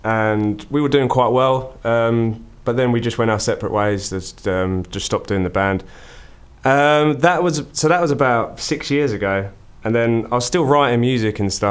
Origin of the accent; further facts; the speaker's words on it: Leigh-on-Sea, East of England, United Kingdom; now in Benfleet, United Kingdom; I'm originally from Leigh-on-Sea.